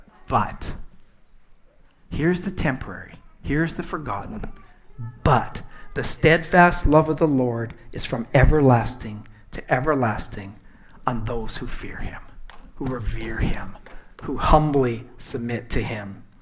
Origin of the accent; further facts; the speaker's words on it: Saskatchewan, Canada; Everybody knew everything about me, right? Everything, right? Small town, Saskatchewan.